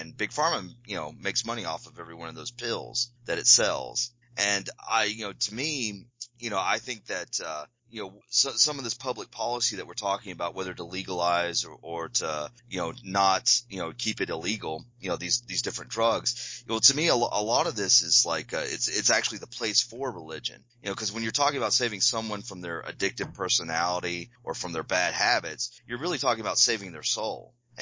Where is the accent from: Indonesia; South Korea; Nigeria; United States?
United States; the South; And as a Southerner, you know, that the imperial capital is our enemy.